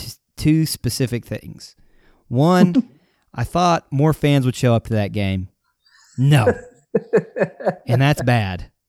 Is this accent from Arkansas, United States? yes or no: yes; Arkansas, United States; people can make fun of us because we're from Arkansas and we don't like to be embarrassed.